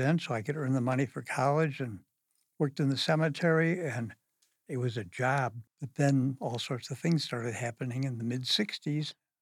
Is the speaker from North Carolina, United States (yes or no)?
no; Whitefish Bay, Wisconsin, United States; We had great parents and no complaints growing up in Whitefish Bay.